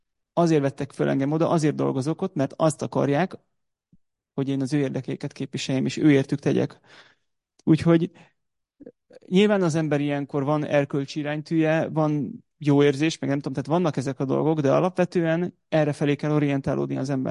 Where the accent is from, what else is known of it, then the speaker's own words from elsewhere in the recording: Hungary; now in United Kingdom; Nekem az, hogy én magyar vagyok, amikor kiköltöztünk Angliába, akkor erősült föl bennem. Egyébként szerintem én hazafias nevelést kaptam iskolában, főleg vidéken jártam suliba